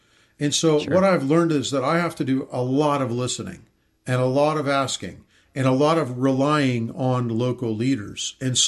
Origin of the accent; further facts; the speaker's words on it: United States; born there; I was born in the United States. I'm an American citizen.